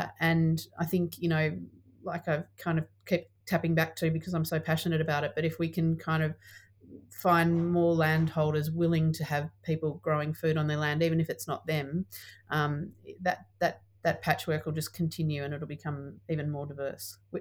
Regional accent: Forbes, New South Wales, Australia; I grew up in Forbes in central west New South Wales

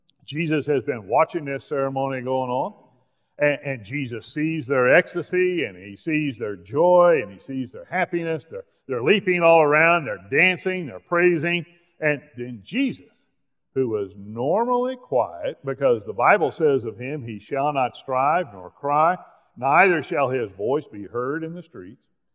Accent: Oklahoma, United States; but I'm a guy from Oklahoma. You know, what can I say? Hebrew's not a native language for me, right?

